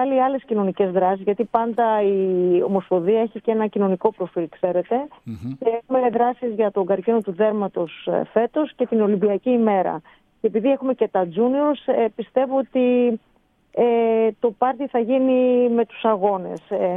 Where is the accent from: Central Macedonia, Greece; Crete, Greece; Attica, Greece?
Central Macedonia, Greece; Thessaloniki; Εγώ είμαι και από τη Θεσσαλονίκη